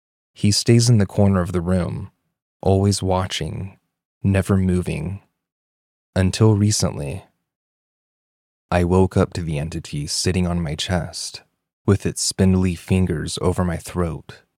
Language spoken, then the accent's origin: English; Wyoming, United States; I live in Southern California. I'm from Wyoming. I know what cold feels like, and this place is unnaturally cold.